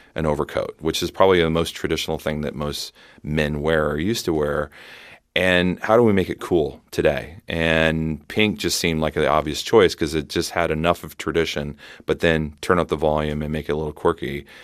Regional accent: Iowa, United States; Well, I grew up in Iowa, which is about 4 hours from Chicago

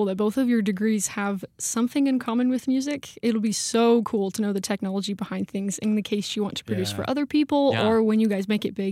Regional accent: Temecula, California, United States; Yeah, I'm south of there. I'm from Temecula, Marietta area.

